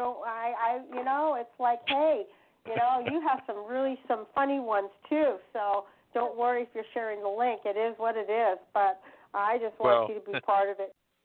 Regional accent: California, United States; she's based out of the Bay Area where I'm from California.

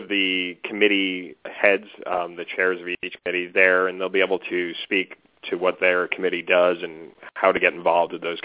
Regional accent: Manhattan, New York, United States; I'm from New York as well.

